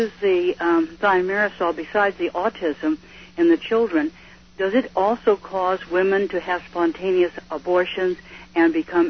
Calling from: Salinas, California, United States

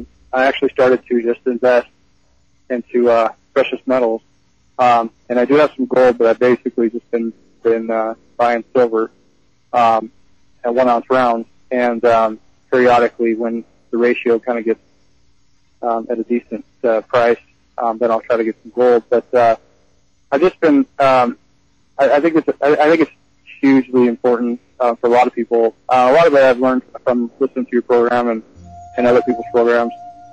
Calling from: Spokane, Washington, United States

